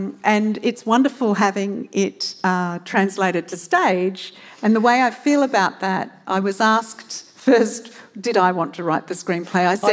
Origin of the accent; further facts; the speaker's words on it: Adelaide, South Australia, Australia; now in United Kingdom; Muriel Matters was a woman from Adelaide, my hometown, and she actually was quite instrumental in the suffrage movement in the UK.